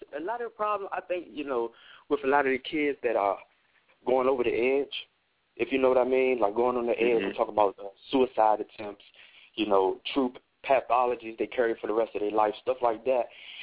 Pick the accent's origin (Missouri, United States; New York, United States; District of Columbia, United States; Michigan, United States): District of Columbia, United States; Washington; You know, I'm in Washington, D.C., born and raised in Washington, D.C.